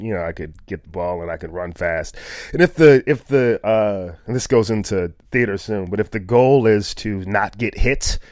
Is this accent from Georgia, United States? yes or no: yes; Atlanta, Georgia, United States; Yeah, I'm from Atlanta. Okay. And I played football in Atlanta, went to high school in Atlanta.